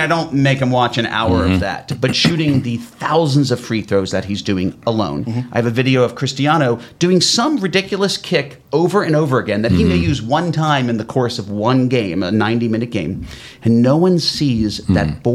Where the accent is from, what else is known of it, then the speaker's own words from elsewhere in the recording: New Jersey, United States; And I grew up in South Jersey.